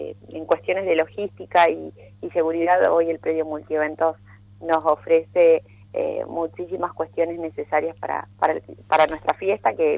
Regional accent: Gualeguaychú, Entre Ríos, Argentina; born there; yo soy nacida en Gualeguaychú, mi familia de ambos lados, materna y paterna, son de ahí, de Gualeguaychú, pero sí, me crié acá, orillas de nuestro río Uruguay

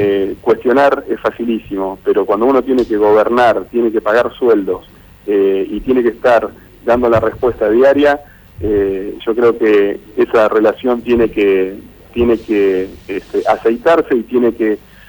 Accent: Paraná, Entre Ríos, Argentina; moved away as an adult; No, sí, por supuesto que sí, y con más razón para Paraná, mi ciudad natal. Yo soy paranaense, viví hasta los 25 años, obviamente, y tengo toda mi familia ahí.

